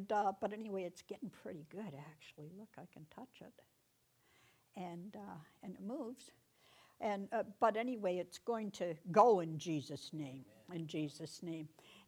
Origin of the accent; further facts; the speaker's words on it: Niagara-on-the-Lake, Ontario, Canada; born there; also born or lived in Cambridge; we moved to Cambridge in 85, and my family, I was born in Niagara-on-the-Lake. My family's still that area, Niagara Falls, Fort Erie, Niagara-on-the-Lake, St. Catharines.